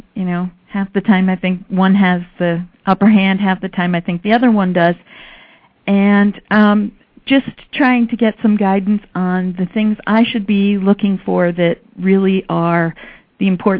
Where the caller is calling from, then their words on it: New York, United States; Hi, calling from New York.